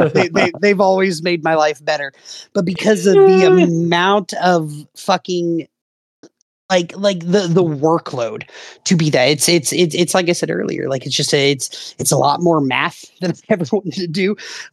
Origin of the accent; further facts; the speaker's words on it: Ohio, United States; I don't know if a part of it is like growing up in Ohio and not being around these things.